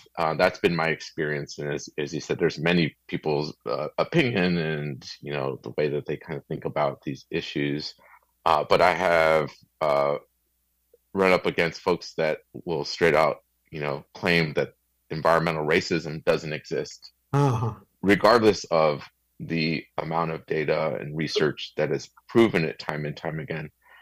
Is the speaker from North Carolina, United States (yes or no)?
no; Commerce, California, United States; I spent, you know, most of my childhood in East LA and City of Commerce and Southeast LA. And I grew up in the City of Commerce, kind of, you know, the name kind of speaks for itself, right?